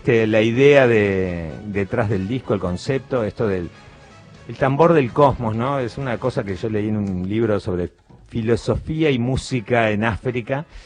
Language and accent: Spanish; Mexico City, Mexico; now in Uruguay; Yo me crié en Ciudad de México.